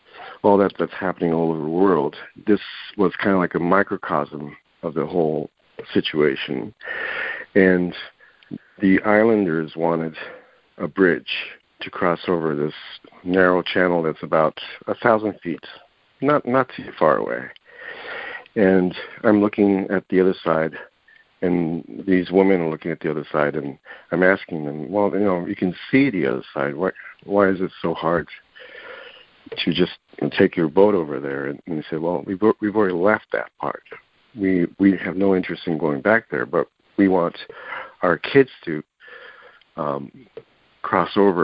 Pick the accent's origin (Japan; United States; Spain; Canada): Japan; When I'm born and raised in Japan for, I need to tell it that first.